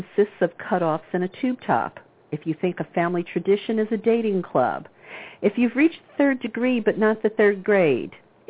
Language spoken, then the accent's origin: English; the South, United States; I think I can get by with talking about it because I am from the South after all.